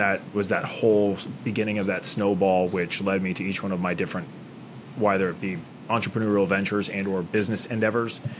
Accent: Tampa, Florida, United States; also born or lived in Grand Rapids; I grew up in Tampa, Florida. Okay. I was born in Grand Rapids, Michigan, if anybody knows where that is.

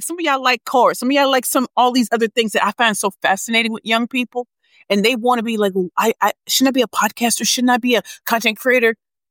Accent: St. Louis, Missouri, United States; I'm from St. Louis.

